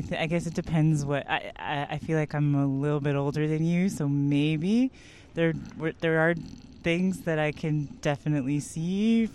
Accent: North York, Ontario, Canada; I mean, I grew up in North York. I went to high school in North mm-hmm. York.

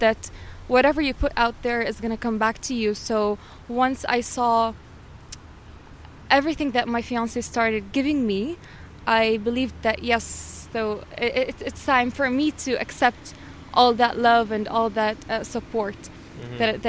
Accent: Jordan; In my country. I'm originally from Jordan

